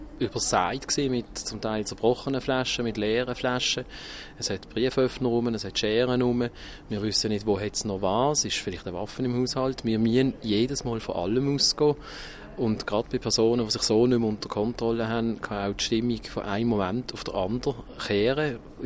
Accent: Basel, Basel-Stadt, Switzerland; Ich bin in Basel aufgewachsen, ich habe fast immer in Basel gelebt.

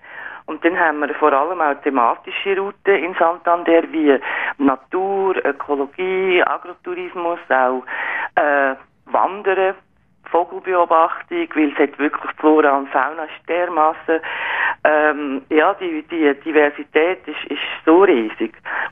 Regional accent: Switzerland; now in Colombia

